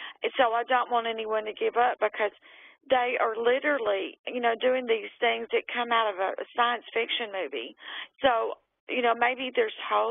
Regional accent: the South, United States; I should know better, but, hey, I'm a Southerner.

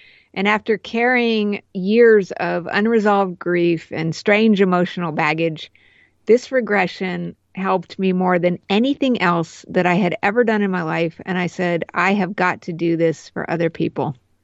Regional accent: New Mexico, United States; also born or lived in Colorado Springs, United States; I grew up in New Mexico part of the time, and then we lived in Colorado Springs.

